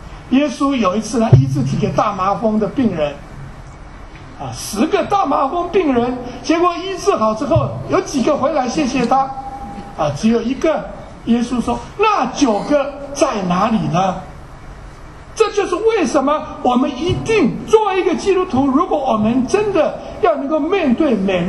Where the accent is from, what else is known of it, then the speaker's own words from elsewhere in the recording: China; 难怪我们中国人呢喜欢讲什么呀，忘恩啊负义啊，有一个成语叫忘恩负义啊。